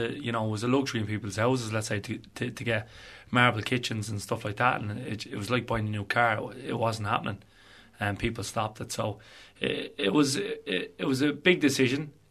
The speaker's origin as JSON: {"language": "English", "town": "Dublin", "region": "Leinster", "country": "Ireland", "said": "I'm a dub anyway, myself."}